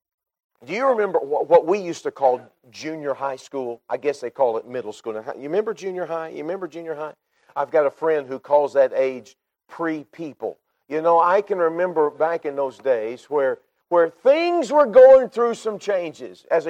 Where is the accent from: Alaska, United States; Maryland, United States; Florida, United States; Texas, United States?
Texas, United States; Now, I grew up in Texas, where it was required that football was a part of your life.